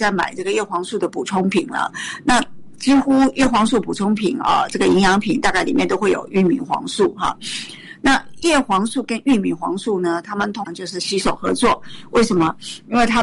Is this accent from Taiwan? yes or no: yes; Taiwan; 我们在台湾，我们台湾人呢、啊，很糟糕的、啊，从小很多人就四眼田鸡